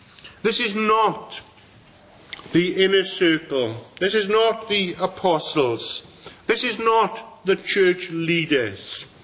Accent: Pembroke, Wales, United Kingdom; We've been in Pembroke. I only managed to get down on Friday. But being my hometown, and it being the end of May

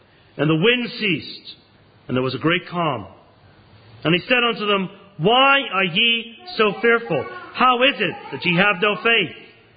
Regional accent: England, United Kingdom; now in Canada; I come from Canada. When we moved out to Canada in the mid-1960s from England

